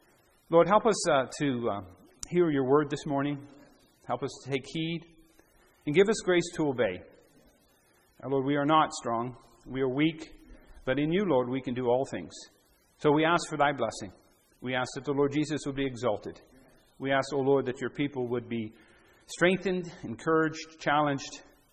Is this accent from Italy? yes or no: no; Canada; also born or lived in United States; Now, I'm from Canada. I'm dual citizen. Okay, I've been in the U.S. You know, I'm born in the U.S.